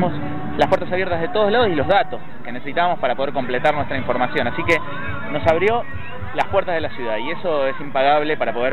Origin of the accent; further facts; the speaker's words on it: Buenos Aires, Argentina; Yo soy de Ciudad de Buenos Aires.